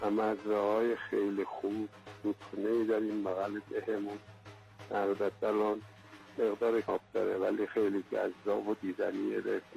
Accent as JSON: {"language": "Persian", "region": "Kerman", "country": "Iran", "tie": "born there", "said": "من متولد کرمان هستم"}